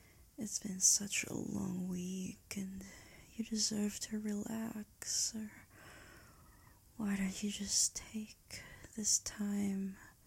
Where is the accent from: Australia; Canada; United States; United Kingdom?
Australia; accent: Australian; unique, I think. It's not really the most common Australian accent. Yeah, a lot of people seem to love my accent and my voice.